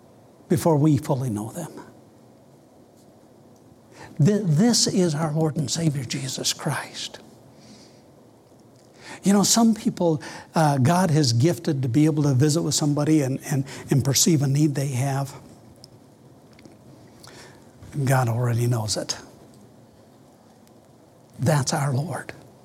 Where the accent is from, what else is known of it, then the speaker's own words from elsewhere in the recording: Maxwell, Nebraska, United States; "Dr. Cederholm … from Maxwell, Nebraska, and would like for you to sign my Bible."